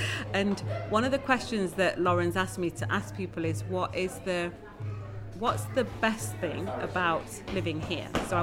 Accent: Nottingham, East Midlands, United Kingdom; born there; Yeah, so I was born in Nottingham.

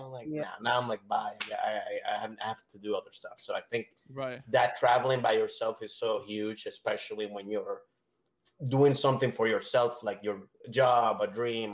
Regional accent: Venezuela; especially I grew up in Venezuela, even little

